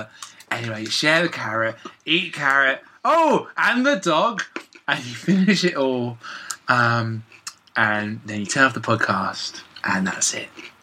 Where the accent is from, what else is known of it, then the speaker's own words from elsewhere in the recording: United Kingdom; Yeah, but we're British. We're a bit of everything.